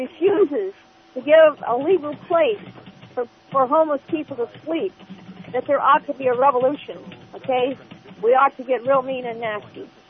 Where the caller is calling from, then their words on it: Menlo Park, California, United States; Well, I'm in the area of Menlo Park in Redwood City, across the mountain.